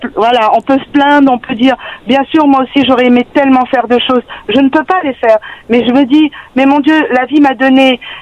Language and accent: French; Morocco; Mon mari est algérien, moi je suis marocaine